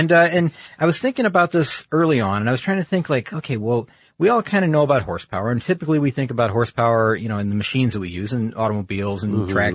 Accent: Michigan, United States; I'm from Michigan. That's for our Midwestern fans.

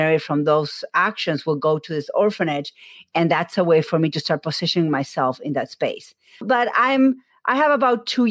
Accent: Argentina; I am from Argentina.

